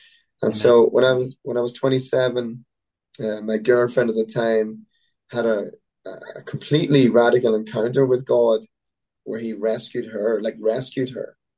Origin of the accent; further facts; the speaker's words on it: Monaghan, County Monaghan, Ireland; she led me to Jesus in my hometown in Monaghan in Ireland.